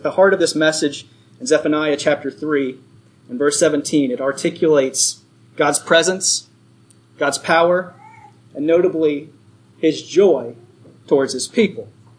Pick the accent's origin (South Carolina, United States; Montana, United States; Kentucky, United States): Kentucky, United States; I'm from Kentucky. Bear with me. Maybe I'm not saying it correctly